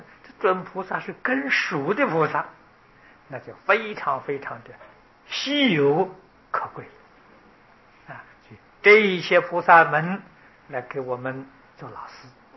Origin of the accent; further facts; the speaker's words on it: China; 做我们的模范就是我们中国人称老师的意思。